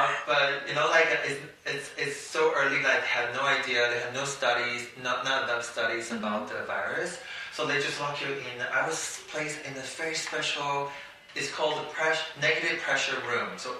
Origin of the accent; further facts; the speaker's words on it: New York, United States; I'm being a New Yorker, you just send it back.